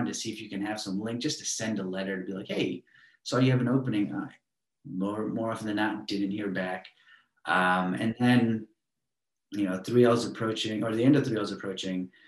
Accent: Queens, New York, United States; I'm a kid from Queens.

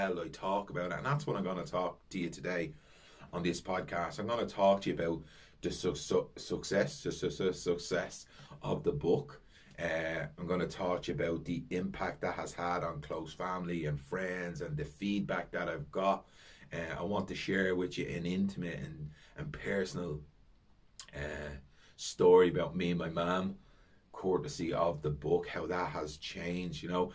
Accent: Dublin, Leinster, Ireland; I just love the fact that we are from the Liberties and we're representing.

